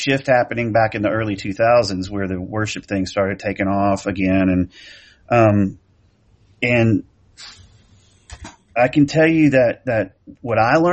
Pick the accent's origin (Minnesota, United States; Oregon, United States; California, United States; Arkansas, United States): Arkansas, United States; El Dorado; That I grew up in El Dorado, Arkansas, and there's some people there who, they don't get the artsy stuff, man.